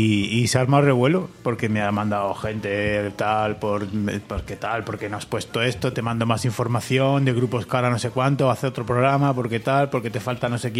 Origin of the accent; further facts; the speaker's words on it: La Roca de la Sierra, Extremadura, Spain; yo soy de La Roca de la Sierra, un pueblecillo entre Cáceres y Badajoz.